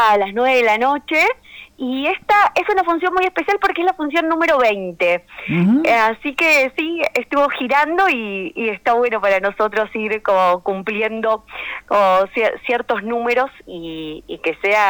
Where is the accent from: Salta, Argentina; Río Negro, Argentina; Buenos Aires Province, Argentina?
Buenos Aires Province, Argentina; Escobar; porque somos de Escobar, de zona norte